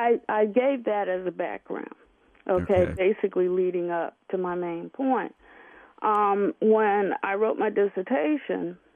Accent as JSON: {"language": "English", "region": "New Jersey", "country": "United States", "tie": "born or raised there", "said": "as I was growing up in New Jersey and went to high school even, and this is, I graduated in 67 from high school"}